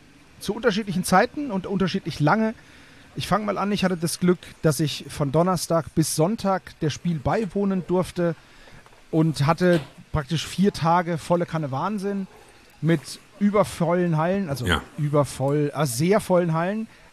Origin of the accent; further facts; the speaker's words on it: Southern Germany, Germany; Ja, ich bin ja aus Süddeutschland, das folgt ja einer gewissen Logik.